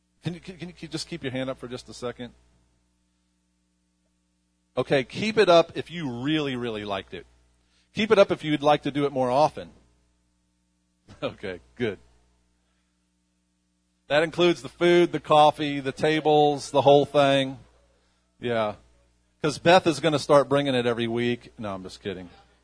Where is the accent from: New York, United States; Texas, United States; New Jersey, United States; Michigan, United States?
New York, United States; And I'm from New York, and I learned this word, and I've said it ever since I was a kid